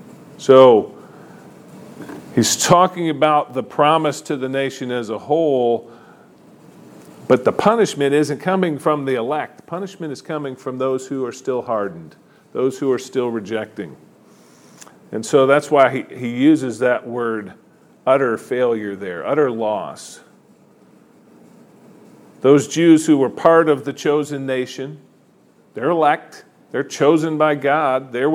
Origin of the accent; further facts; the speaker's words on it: Michigan, United States; You got people in my home state of Michigan having rallies, Death to America.